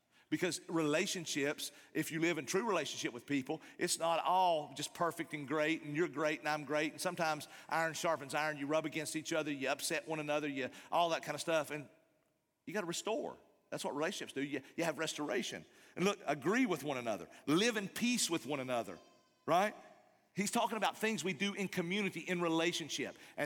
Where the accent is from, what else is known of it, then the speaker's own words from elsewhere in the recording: Appalachia, United States; And I'm an Appalachian kid.